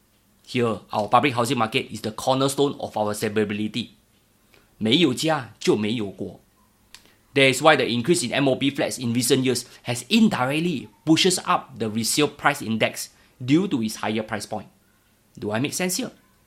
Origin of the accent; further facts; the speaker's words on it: Singapore; That is why, as a Singaporean, I'm very proud